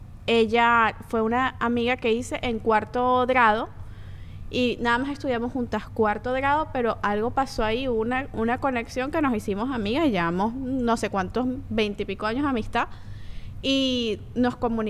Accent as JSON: {"language": "Spanish", "town": "Caracas", "region": "Capital District", "country": "Venezuela", "also_born_or_lived": "Bolívar / Margarita / Maturín", "said": "Yo soy de Caracas, pero me estuve en el estado Bolívar, estuve en Margarita, estuve en Maturín."}